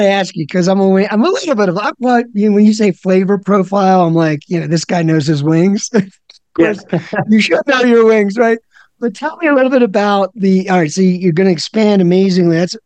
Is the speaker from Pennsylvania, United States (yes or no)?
yes; Philadelphia, Pennsylvania, United States; But listen, New York and Philly, I'm from Philly, but the food, I'm not going to ever argue.